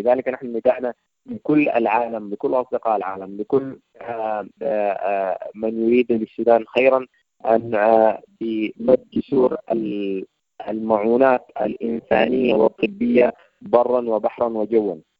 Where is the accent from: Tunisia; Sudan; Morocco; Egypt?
Sudan; نحن السودانيين الآن نطالب بحسن معاملتنا كما يعامل الأجانب في السودان.